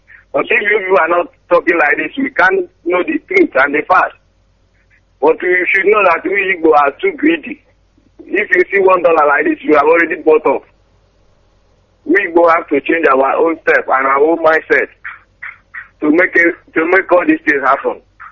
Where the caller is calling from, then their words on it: Cotonou, Littoral, Benin; I'm calling from Benin Republic.